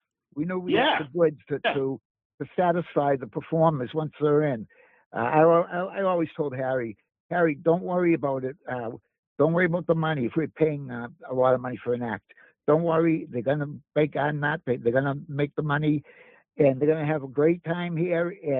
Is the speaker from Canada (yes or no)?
no; England, United Kingdom; from England.